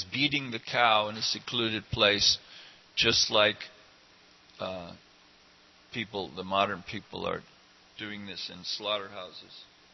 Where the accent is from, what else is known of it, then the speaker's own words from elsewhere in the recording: Oregon, United States; Oh, and I'm from Oregon. In Oregon, we're very conscious about these kind of things.